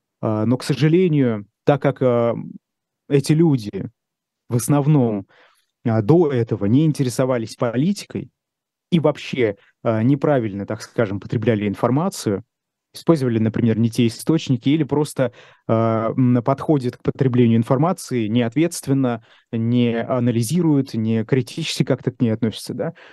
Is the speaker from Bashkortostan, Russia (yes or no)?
yes; Ufa, Bashkortostan, Russia; also born or lived in Moscow; А ты откуда? Из Москвы. А точнее, из Уфы. Что ж, вот и я так отвечаю.